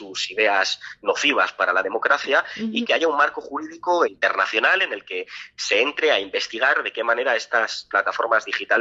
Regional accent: Spain; yo, siendo un ciudadano español que no tenía ninguna relación con Cuba, ya lo sufrí.

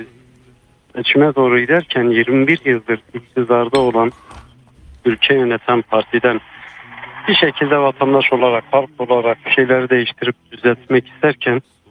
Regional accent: Şanlıurfa, Turkey; Mesela Şanlıurfa'da diyelim. Ben Şanlıurfalıyım.

